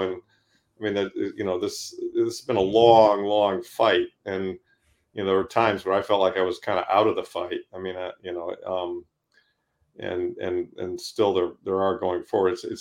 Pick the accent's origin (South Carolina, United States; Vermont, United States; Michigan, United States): Michigan, United States; Ann Arbor; I grew up in the Midwest, grew up in Ann Arbor, Michigan.